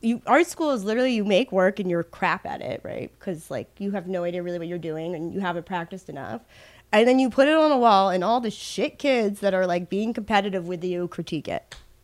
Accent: United States; Like, I'm American.

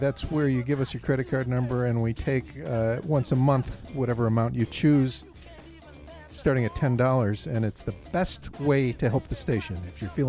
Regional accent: Falls Church, Virginia, United States; also born or lived in Washington, D.C.; That was the first place I lived, I believe. I mean, I was born in Washington, D.C., but my parents lived in Falls Church, Virginia.

